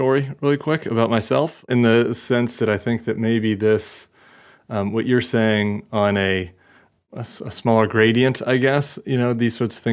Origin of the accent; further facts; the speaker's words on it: Colorado, United States; I'm from Colorado. I went to school at GW in the Northeast. I was visiting Ole Miss.